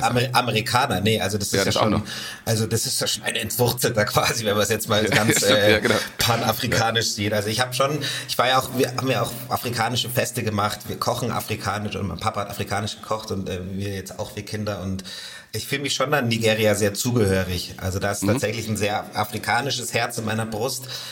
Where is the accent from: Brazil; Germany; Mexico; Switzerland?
Germany; Die alte Diskussion, ich bin Deutscher. Ja, nur weil du einen deutschen Pass hast, macht es nicht Deutsch. Nee, ich habe ja auch eine deutsche Vergangenheit. Also es war eine müßige Diskussion, aber ich bin ein Deutscher.